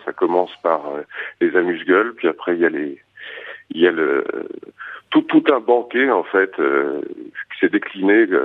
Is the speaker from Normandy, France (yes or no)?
no; Auvergne-Rhône-Alpes, France; Ça parle, moi je suis d'Auvergne, je pense qu'on pourrait retrouver des personnages comme ça que raconte très bien par exemple dans mon coin moi